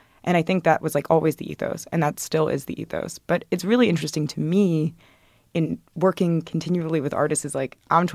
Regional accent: the South, United States; And I grew up in the South and kind of could imagine what that might look like.

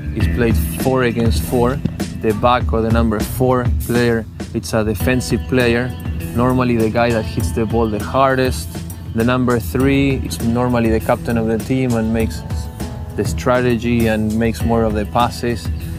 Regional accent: Argentina; I'm from Argentina and I'm a professional polo player.

